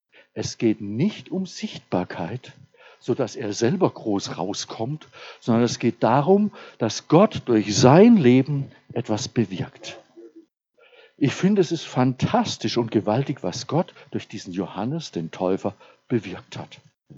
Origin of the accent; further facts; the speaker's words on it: Baden-Württemberg, Germany; Ich darf das sagen, ich bin Badener.